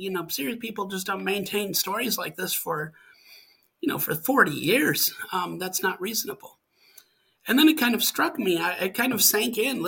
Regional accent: Wisconsin, United States; moved away as an adult; also born or lived in Montana; Well, I grew up in Wisconsin and then moved out to Montana for graduate school.

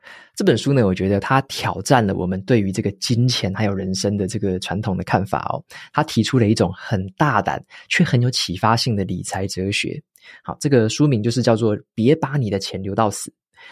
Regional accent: Taiwan; 特别是身为台湾人的我们哦，更需要去了解一下晶片发展它背后的来龙去脉

